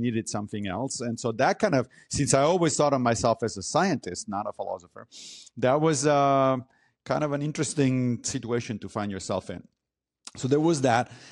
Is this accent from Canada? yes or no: no; Italy; I grew up in Italy, so naturally I was by default a Catholic. But I left the church when I was a teenager. And ever since, I consider myself a secular humanist.